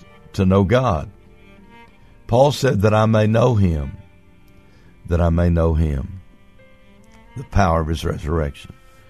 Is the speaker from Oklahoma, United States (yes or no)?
yes; Comanche, Oklahoma, United States; leading a gathering in Comanche, Oklahoma. You say, well, I've never heard of Comanche. Comanche's my hometown and Dr. Larry Martin's hometown.